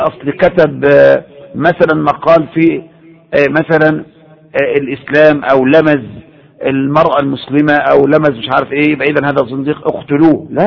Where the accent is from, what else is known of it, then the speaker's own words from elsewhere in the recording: Egypt; يعني ما تفكر ان المظاهرات اللي عندنا في مصر دي مظاهرة سلمية صحيح؟